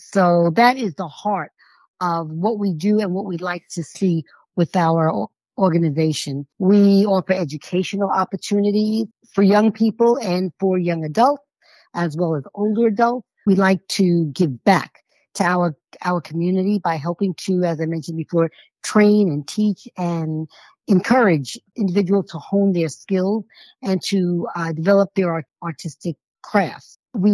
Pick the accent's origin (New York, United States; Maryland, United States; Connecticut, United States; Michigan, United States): New York, United States; New York City; born there; I was born in New York City, and as many people know, New York is very artsy